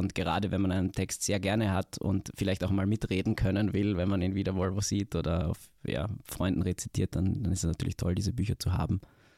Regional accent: Graz, Styria, Austria; Aber ich war mein Leben immer in Graz, bis 23 zumindest.

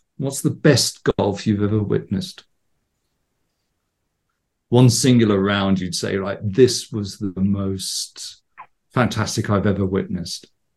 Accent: England, United Kingdom; I grew up in England in the 70s

